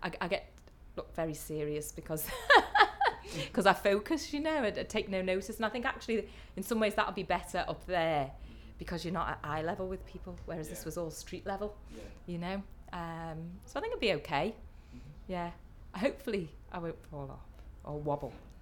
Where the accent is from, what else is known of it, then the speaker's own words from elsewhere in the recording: Liverpool, North West England, United Kingdom; also born or lived in Newcastle; Right, I am from Liverpool. I lived up in, my mum's a Geordie, so we lived up in Newcastle for a couple of years in my very early years. We've still got family up there.